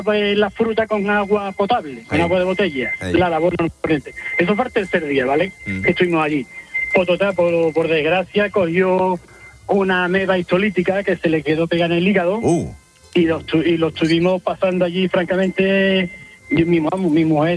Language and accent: Spanish; Montequinto, Andalusia, Spain; lo leo que está Punta Cana y nosotros somos de Montequinto